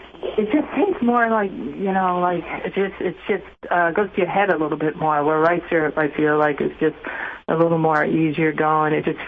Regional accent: Staten Island, New York, United States; I mean, when I grew up in Staten Island in the 60s, like, I didn't have tofu around.

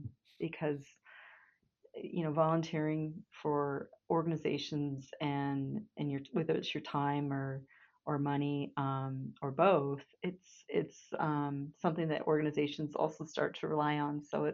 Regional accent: Montana, United States; retired and came back home to my home state of Montana, where I had grown up.

